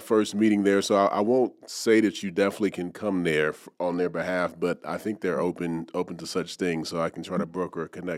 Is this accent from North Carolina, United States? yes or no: yes; Charlotte, North Carolina, United States; I am originally from Charlotte.